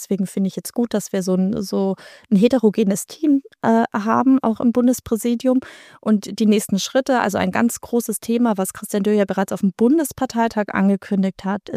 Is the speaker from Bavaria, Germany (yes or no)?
yes; Bavaria, Germany; ich komme aus Bayern.